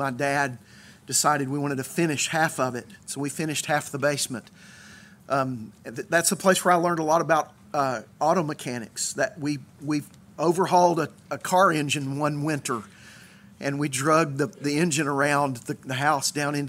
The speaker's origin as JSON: {"language": "English", "region": "Tennessee", "country": "United States", "tie": "born or raised there", "said": "the house where I grew up in East Tennessee is one of those places for me. That's the place where we moved in when I was just 4 years old, and lived there until I went to college"}